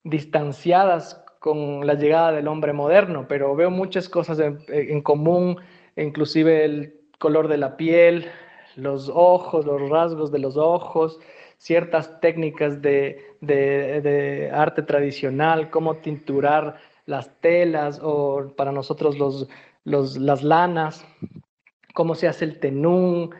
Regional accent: Ecuador; que me recuerda mucho a mi país natal, Ecuador

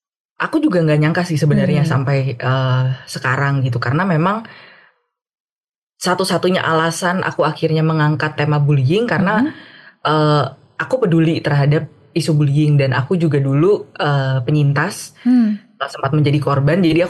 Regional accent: Indonesia; karena aku dari Indonesia

